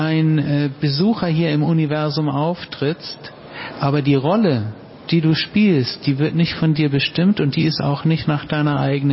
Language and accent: German; Hamburg, Germany; Und er hat gesagt, wo kommst du denn her? Bist du aus Berlin? Da habe ich gesagt, nee, aus Hamburg.